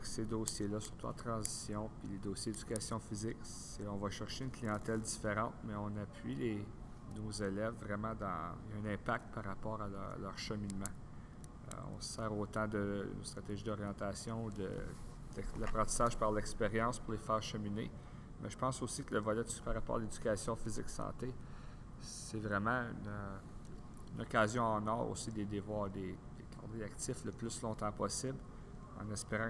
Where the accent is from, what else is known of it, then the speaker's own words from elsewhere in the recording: Hearst, Ontario, Canada; also born or lived in Sudbury; j'ai grandi en Ontario, originaire de Hearst. Par la suite, mon trajet m'a porté à Sudbury, à Laurentienne.